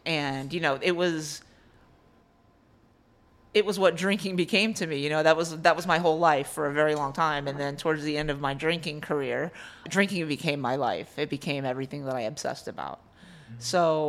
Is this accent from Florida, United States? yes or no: yes; Miami, Florida, United States; Well, I am a native Floridian. I was born in Miami. I was raised by my dad since I was five.